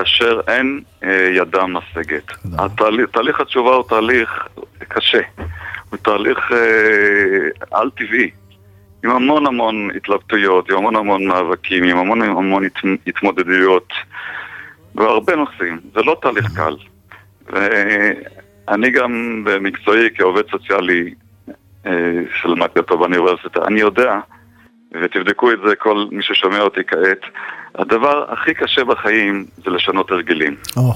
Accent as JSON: {"language": "Hebrew", "town": "Haifa", "region": "Haifa District", "country": "Israel", "tie": "born or raised there", "said": "שגדל בחיים הטובים של הקרמל בחיפה, כבר התחלתי לחשוב."}